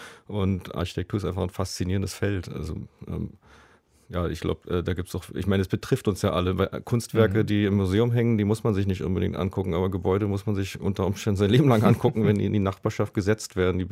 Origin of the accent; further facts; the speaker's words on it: East Germany, Germany; Also ich komme ja aus der DDR, bin da zumindest aufgewachsen und kenne also so eine Art Diktatur, die aber immer unter Geldmangel litt.